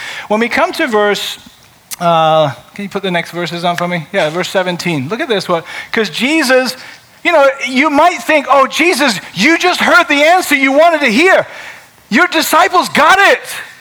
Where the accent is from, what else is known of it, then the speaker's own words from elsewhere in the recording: England, United Kingdom; born there; moved away; I was born in England, for those of you who don't know. So I left England in 1974